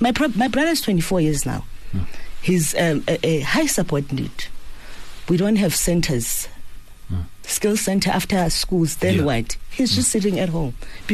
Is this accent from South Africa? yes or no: yes; Limpopo, South Africa; I'm originally from Limpopo.